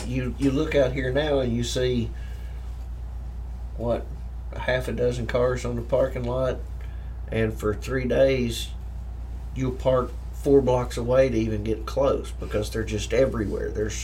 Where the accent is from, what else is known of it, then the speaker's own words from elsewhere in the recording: Stuttgart, Arkansas, United States; I am from here. This is my hometown.